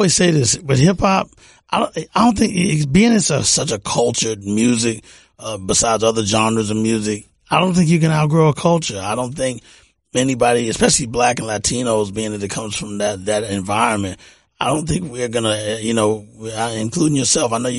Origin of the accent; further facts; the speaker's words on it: Houston, Texas, United States; And even though I'm from Houston, I'm not following them.